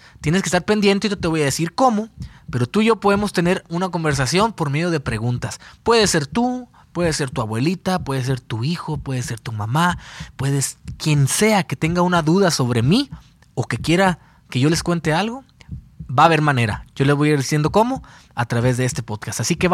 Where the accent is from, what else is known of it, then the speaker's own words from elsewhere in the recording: Sonora, Mexico; Ahí está mi tierra, Sonora. En el barrio donde yo crecí, Era un barrio muy popular donde agradezco a la vida haber crecido y nacido ahí.